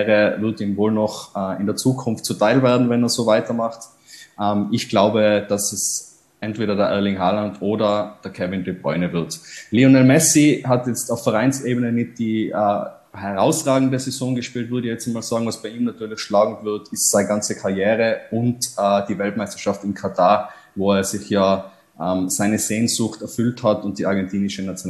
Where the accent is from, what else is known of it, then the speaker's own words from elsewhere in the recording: Tyrol, Austria; dass man da als Tiroler sozusagen in die große weite Fußballwelt eintauchen kann